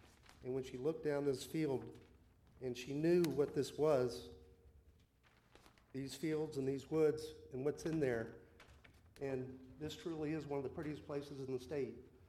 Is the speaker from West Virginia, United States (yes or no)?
yes; West Virginia, United States; moved away; also born or lived in Ocean View; And we came to Ocean View from West Virginia, and Mom had polio when she was 19 and couldn't make it around in West Virginia because it was hilly and mountainous, and that's why we came here.